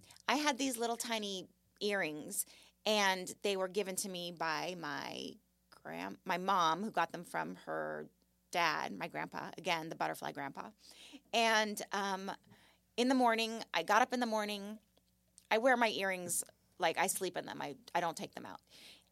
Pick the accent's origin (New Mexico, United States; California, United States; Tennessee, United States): California, United States; Malibu; But I grew up in Malibu, and I lived on Point Doom.